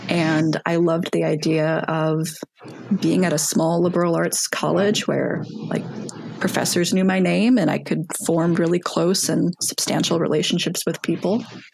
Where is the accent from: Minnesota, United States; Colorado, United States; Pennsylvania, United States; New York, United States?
Colorado, United States; Parker; So I'm from Parker, Colorado. It's I'm about 30 minutes south of Denver.